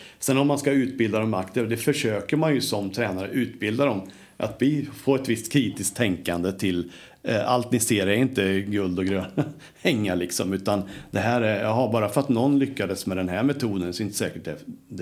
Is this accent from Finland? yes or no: no; United States; Swedish is a second language; now in Sweden; det är ju långt ifrån där jag kommer ifrån i USA